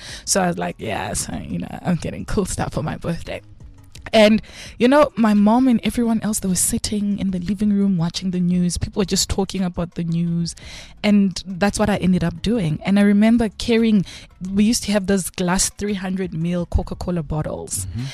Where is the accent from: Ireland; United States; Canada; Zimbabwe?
Zimbabwe; Bulawayo; I was born in Zim. So I was in Zim in Kwabulawayo, Kontuthuziyathunqa.